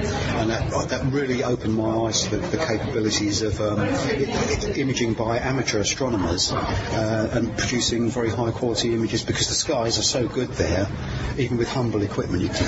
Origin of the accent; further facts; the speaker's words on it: England, United Kingdom; Needless to say, I'm English, so I've always, you know, I was born and sort of lived in England all my life.